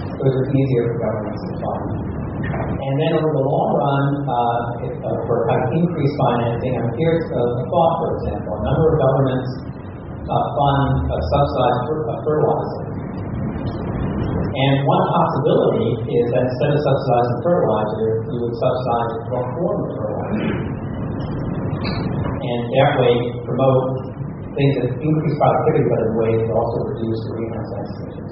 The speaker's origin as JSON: {"language": "English", "country": "Brazil", "tie": "born or raised there", "said": "And then I grew up in Brazil to prove that was important."}